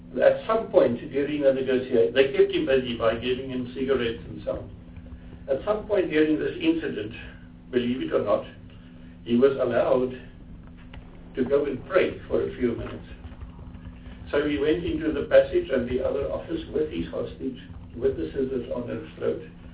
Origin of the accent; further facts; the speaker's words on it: South Africa; I was very proud that I'm South African and we do not have that.